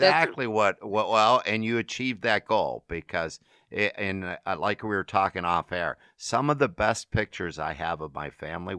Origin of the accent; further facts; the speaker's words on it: Pittsburgh, Pennsylvania, United States; now in Niagara County, United States; I grew up in a city in Pittsburgh. Anybody that listens to this show knows I'm from Pittsburgh because I talk about it all the time. So, you know, farms are relatively new to me. I moved out to Niagara County maybe 12 years ago.